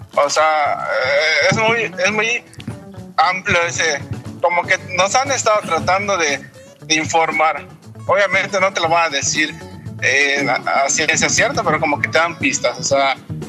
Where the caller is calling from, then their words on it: Mérida, Yucatán, Mexico; de Mérida.